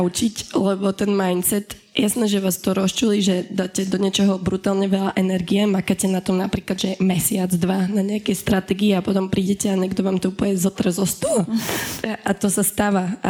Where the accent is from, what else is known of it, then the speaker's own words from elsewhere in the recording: Dolný Kubín, Žilina Region, Slovakia; now in Bratislava, Slovakia; ja som teda z Dolného Kubina na Orave